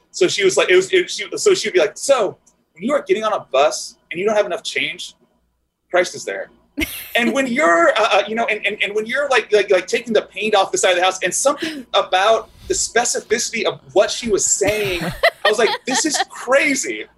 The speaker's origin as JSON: {"language": "English", "town": "Encino", "region": "California", "country": "United States", "said": "Like, oh, hey, I'm from Encino. They're like, whoa, Encino, okay, hippie."}